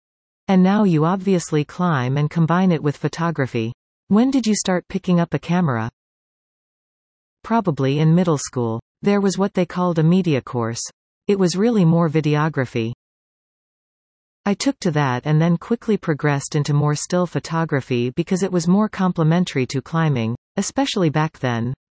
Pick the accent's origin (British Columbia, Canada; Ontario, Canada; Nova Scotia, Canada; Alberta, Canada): British Columbia, Canada; Campbell River; now in Squamish, Canada; No, I was born and raised in Campbell River on Vancouver Island. I moved to Squamish in 2011.